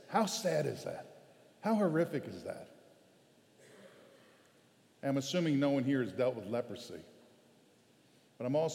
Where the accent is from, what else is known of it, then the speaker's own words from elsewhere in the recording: Pittsburgh, Pennsylvania, United States; Maybe it's we're downtown. We're from Pittsburgh, right?